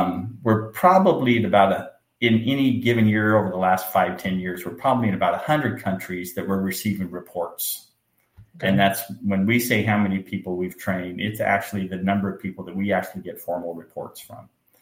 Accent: California, United States; And most of them I can't pronounce because I am from California.

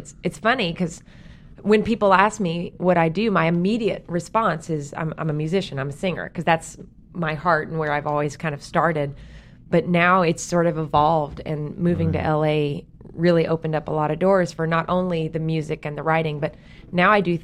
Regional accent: Texas, United States; accent: Texas; now in Los Angeles, United States; Yeah, I live here in L.A., but I'm definitely from Texas. And I was just home for holidays, so I'm like full Texas right now. I still like the accent is super strong because it was nothing but family and friends.

